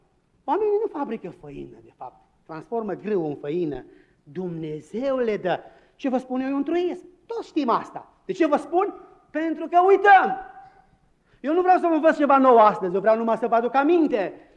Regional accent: Romania; Noi suntem români, hai să fim naționaliști.

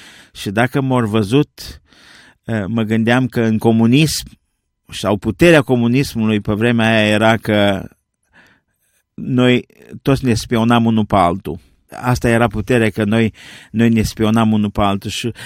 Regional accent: Covăsânț, Arad County, Romania; born there; Eu am fost născut la Covăsâns, județul Arad

